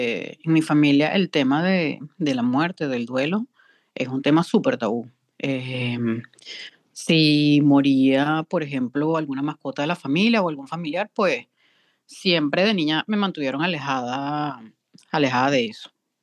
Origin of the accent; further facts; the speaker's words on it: Barquisimeto, Lara, Venezuela; also born or lived in Caracas; Yo vivía en Caracas, yo soy de Barquisimeto. Viví en Caracas en esa oportunidad con unas amigas y me fui a estudiar para allá.